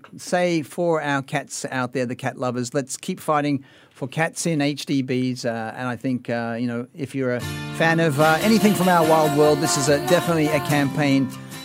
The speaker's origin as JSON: {"language": "English", "town": "Sydney", "region": "New South Wales", "country": "Australia", "tie": "born or raised there", "said": "growing up in Sydney, my mum's a big cat person"}